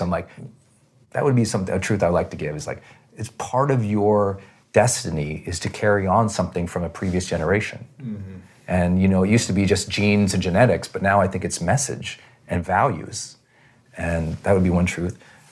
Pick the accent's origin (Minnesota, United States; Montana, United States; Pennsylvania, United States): Montana, United States; I'm from Montana. We're outdoor people, okay?